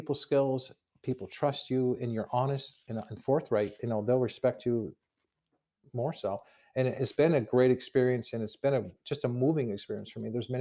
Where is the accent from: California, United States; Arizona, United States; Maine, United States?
Maine, United States; Fort Fairfield; when Fort Fairfield reached out and said, we really like to have … come back home and be our superintendent, I just a sense of pride.